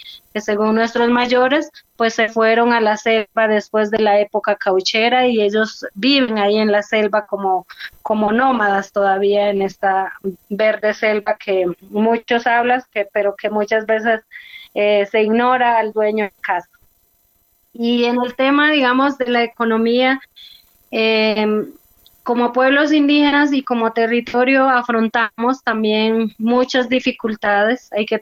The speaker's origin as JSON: {"language": "Spanish", "town": "La Chorrera", "region": "Amazonas", "country": "Colombia", "said": "soy de La Chorrera, Amazonas. En este momento, pues estoy radicada una parte en Leticia y otra parte pues aquí en Bogotá"}